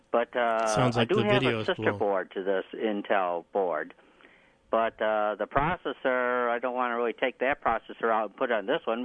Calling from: Williamson, United States; Well, I'm calling from Williamson.

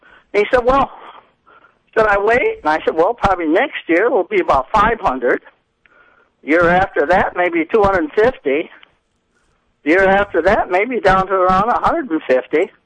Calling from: Hilton, New York, United States; I'm calling from Hilton.

